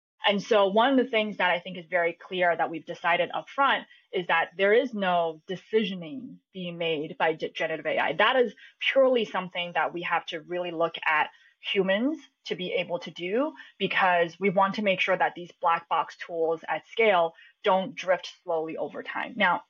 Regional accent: New York City, New York, United States; English is a second language; also born or lived in Shanghai, China; I grew up in New York City, just going backwards. And originally, I'm from China. I was born in Shanghai, which is one of the largest cities in the world.

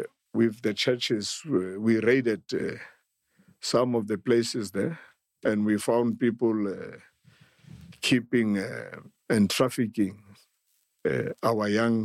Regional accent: Free State, South Africa; I feel like and run like a cheetah because I come from the Free State.

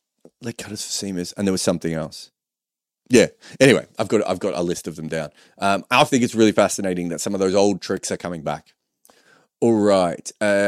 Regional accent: India; As an Indian, it breaks my heart seeing Indian player versus Indian player wars.

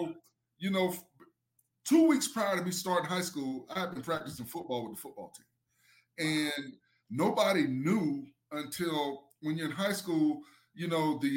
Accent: Gainesville, United States; I had always, growing up in Gainesville, I could never play Little League football because the weight limit was 120.

